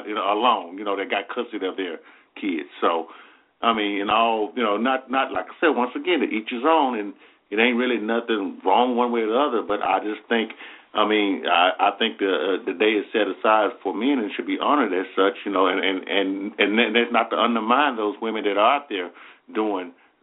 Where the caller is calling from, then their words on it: Alabama, United States; I'm calling from Alabama.